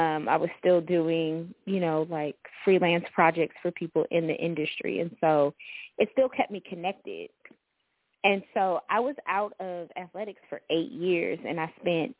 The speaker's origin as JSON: {"language": "English", "town": "Cleveland", "region": "Ohio", "country": "United States", "tie": "born or raised there", "said": "I did 1 year as a media relations assistant with the Mid-American Conference in my hometown in Cleveland."}